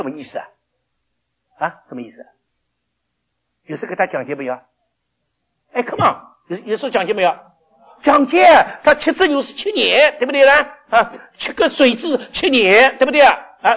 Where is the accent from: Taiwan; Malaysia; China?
China; 我们中国人的经验呢，富从来不超过三代的